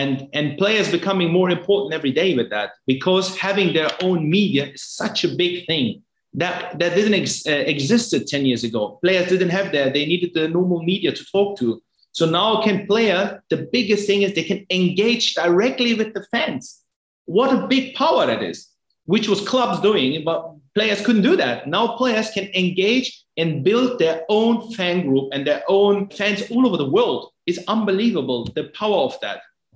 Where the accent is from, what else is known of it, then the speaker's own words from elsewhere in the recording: Germany; I'm coming from Germany